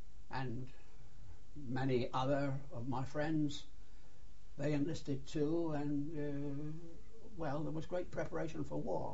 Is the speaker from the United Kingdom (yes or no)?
yes; Weston-super-Mare, South West England, United Kingdom; I was born in Weston-super-Mare, Somerset.